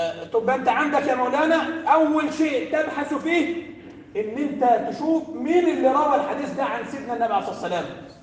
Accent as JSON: {"language": "Arabic", "region": "Upper Egypt", "country": "Egypt", "said": "شوف الصعيد النهارده الناس عندنا في الصعيد كانوا لما يستحلف واحد يقول له قولوا"}